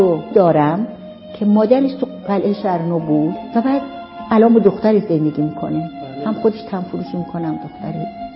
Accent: Iran; من کودکیم، نوجوانیم، جوانیم به شکلی در واقع رشد کردم در خانواده‌ای که هم پدرم شاغل بود و هم مادرم و تو شهرستان‌های ایران.

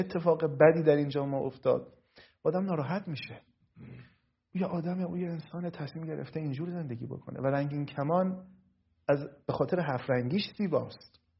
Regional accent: Iran; او همونقدر ایرانیه که من ایرانیم، همونقدر ایرانیه که دیگران ایرانیان.

